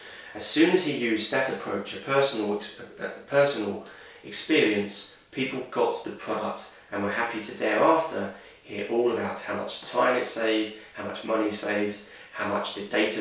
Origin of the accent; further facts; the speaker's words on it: United Kingdom; or it could be because I'm British and I don't want to take up other people's time